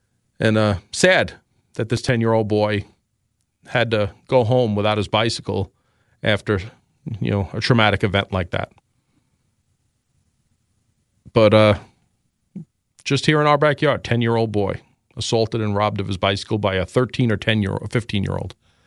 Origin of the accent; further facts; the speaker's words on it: New York City, New York, United States; If this something like that was attempted back in my day when I was 10, 13, or 15, and I grew up in New York City